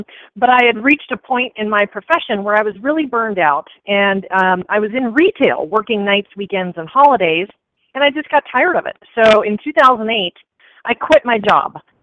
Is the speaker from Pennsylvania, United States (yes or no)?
yes; Pennsylvania, United States; now in Austin, United States; So in that order, I'm calling from Austin, Texas, just a little ways off to your west from Katy. And I grew up in southwestern Pennsylvania.